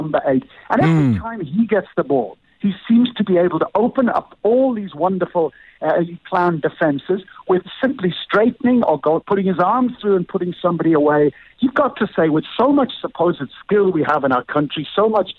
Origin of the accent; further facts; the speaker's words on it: South Africa; Well, I'm a South African, actually, of Irish descent.